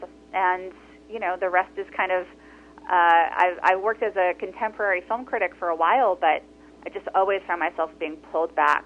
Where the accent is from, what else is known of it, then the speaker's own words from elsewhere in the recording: Los Angeles, California, United States; I grew up in Los Angeles in the 80s.